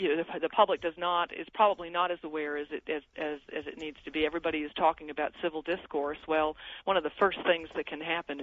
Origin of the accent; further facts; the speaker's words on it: Georgia, United States; I'm personally from Georgia, and that has become an issue in my state of newly naturalized citizens having to prove their citizenship over and over again